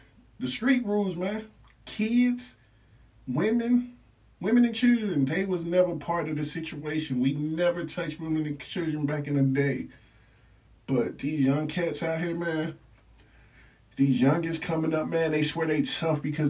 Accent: Chicago, Illinois, United States; Listen, I grew up in Chicago, so I get it.

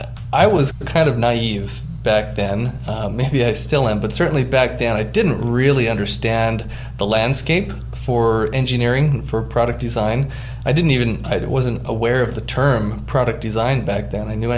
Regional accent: Hawaii, United States; I grew up in Hawaii surfing, and Pipeline is a very famous beach on the north shore of Oahu.

